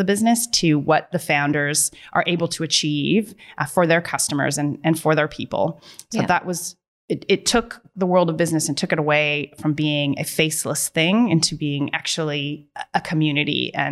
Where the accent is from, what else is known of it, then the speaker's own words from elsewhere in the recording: Canada; moved away as an adult; now in Newcastle, Australia; So you can tell my accent. I'm Canadian. So I moved here in 2007. So my husband is a Novocastrian. So that's what brings me to Newcastle.